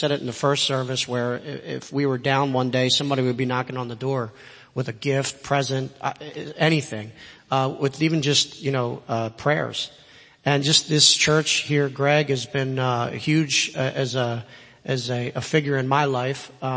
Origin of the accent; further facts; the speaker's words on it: Philadelphia, Pennsylvania, United States; now in West Michigan, United States; We're from Pennsylvania, but really I'm from Philadelphia. So the community there is a lot different.